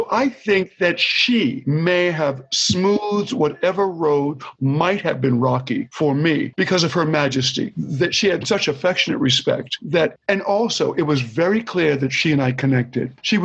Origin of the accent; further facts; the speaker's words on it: Roxbury, Massachusetts, United States; There was a little boy growing up in Roxbury, Massachusetts, who was a little upside down and distinctly wobbly.